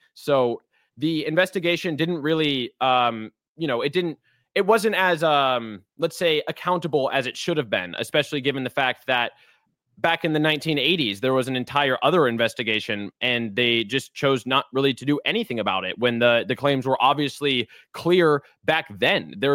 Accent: Portland, Oregon, United States; growing up in Portland, I was pretty woke for a long time.

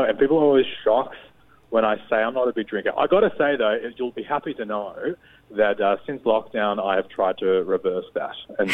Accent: Melbourne, Victoria, Australia; I'm from Melbourne

